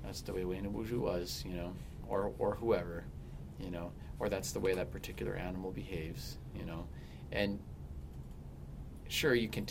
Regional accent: Leech Lake, Minnesota, United States; and I'm from Leech Lake.

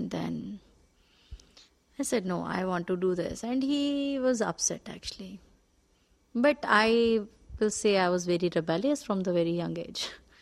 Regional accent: North India, India; I come from North Indian classic, North Indian family.

